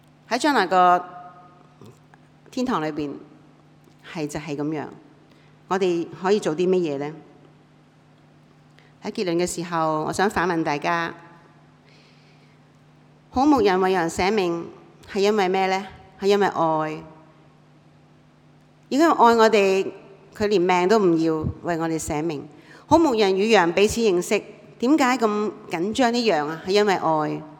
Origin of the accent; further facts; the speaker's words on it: Hong Kong; 我哋都係外邦人，弟兄姊妹，我哋係香港人，我哋中國人。